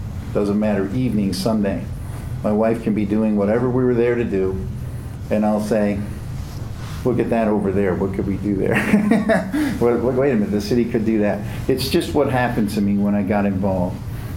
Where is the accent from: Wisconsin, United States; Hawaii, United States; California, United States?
Wisconsin, United States; Richland Center; Richland Center hooked me in, and I'll be honest with you, I got offended because I came home to a town that spoke poorly ab